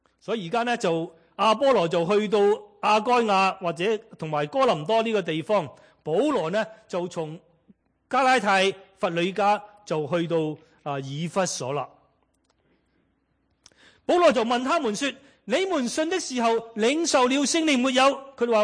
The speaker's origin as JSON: {"language": "Cantonese", "country": "China", "said": "咁啊，食嘢食饭咧。我哋中国人系好重视嘅，倾生意一定喺食饭嘅时候倾"}